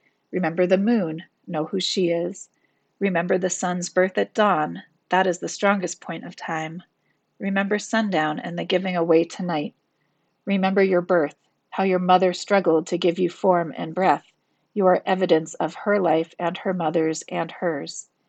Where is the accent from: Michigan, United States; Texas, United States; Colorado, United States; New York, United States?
New York, United States; Hudson